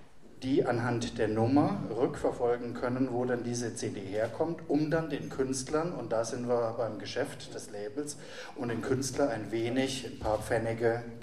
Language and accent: German; Cologne, North Rhine-Westphalia, Germany; now in Trier, Germany; und als Kölner hätte ich das anders gemacht, aber in Trier sind solche Entscheidungsprozesse langwierig.